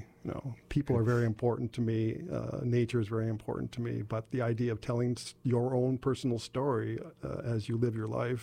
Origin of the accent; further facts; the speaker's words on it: United States; that's how my being an American has affected my music